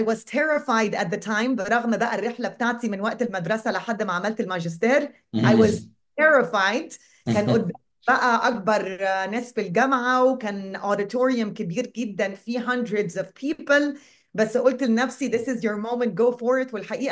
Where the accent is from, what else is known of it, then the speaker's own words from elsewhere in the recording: Egypt; فدي ثقافه احنا عندنا في مصر